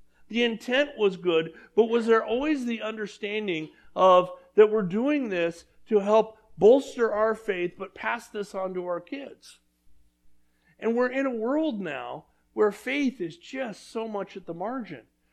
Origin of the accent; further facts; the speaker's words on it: California, United States; we went to Christian school growing up in Southern California.